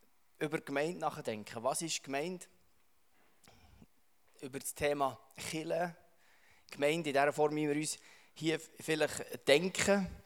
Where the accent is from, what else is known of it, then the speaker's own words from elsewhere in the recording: Adelboden, Bern, Switzerland; now in Liebefeld, Switzerland; Ich bin ursprünglich aus Adelboden, bin dort aufgewachsen. Da bin ich ein bisschen stolz drauf. No. Fühle mich immer auch noch ein bisschen verbunden. Wohne jetzt im Liebefeld.